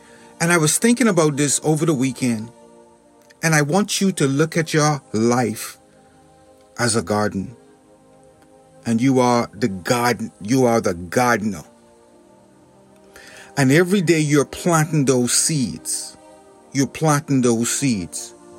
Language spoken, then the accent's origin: English; Bahamas; And growing up in the Bahamas, whenever I saw a mango tree growing, it could be just 2 feet.